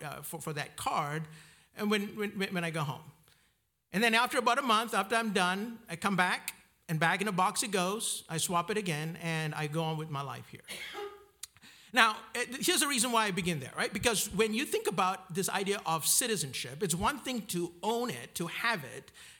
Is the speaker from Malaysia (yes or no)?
yes; Malaysia; now in United States; I am a Malaysian citizen by birth. I still am. I have been a permanent resident in the United States for the last, it's been a while.